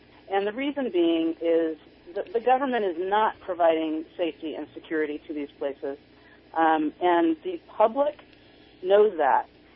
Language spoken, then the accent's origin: English; Sacramento, California, United States; I'm actually from, I grew up in the Sacramento area.